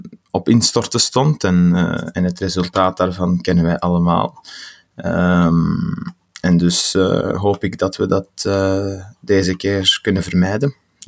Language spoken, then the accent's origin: Dutch; Vilvoorde, Flemish Brabant, Belgium; Ik ben afkomstig van Vilvoorde, de mooiste stad van Vlaanderen. En van achtergrond, met mijn ouders zijn afkomstig uit Marokko en ik ben islamitisch